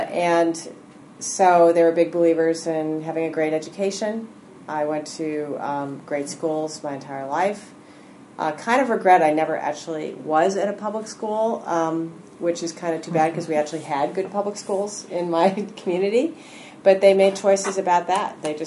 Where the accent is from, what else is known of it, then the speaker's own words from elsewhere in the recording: Chicago, Illinois, United States; Well, as you say, I grew up outside Chicago, a nice little suburb outside Chicago.